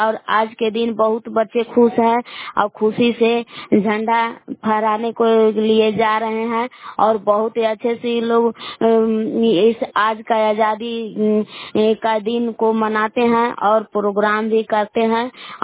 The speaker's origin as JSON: {"language": "Hindi", "town": "Belaon", "region": "Bihar", "country": "India", "said": "मैं ग्राम बेलाम कैमूर बबुआ के निवासी हूँ।"}